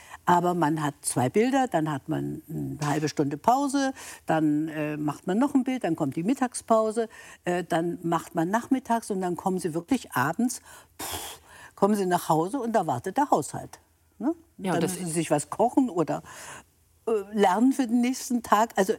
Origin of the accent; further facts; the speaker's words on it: Baden-Baden, Baden-Württemberg, Germany; moved away as an adult; now in Munich, Germany; gebe ich meine Heimat Baden-Baden auf und ziehe noch mal nach München